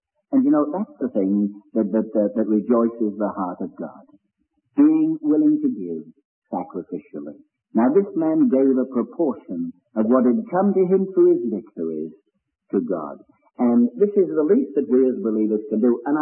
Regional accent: England, United Kingdom; Being an Englishman, I like walking.

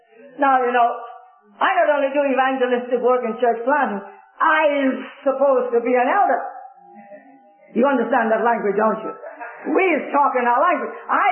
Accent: England, United Kingdom; moved away; I remember when I came from England in 1949, this sweet little girl said to me

